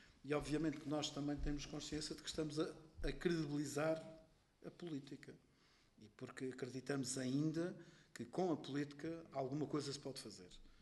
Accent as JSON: {"language": "Portuguese", "region": "Azores", "country": "Portugal", "said": "porque acima de tudo sou português, depois sou açoriano"}